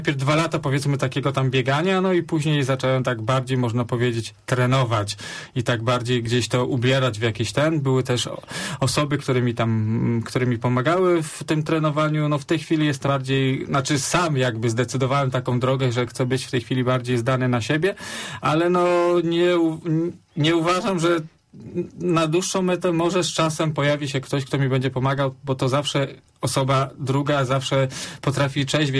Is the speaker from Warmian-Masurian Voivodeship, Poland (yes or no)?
no; Kościan, Greater Poland Voivodeship, Poland; ja pochodzę z Kościana, więc grałem przez kilka lat w Obrze Kościan.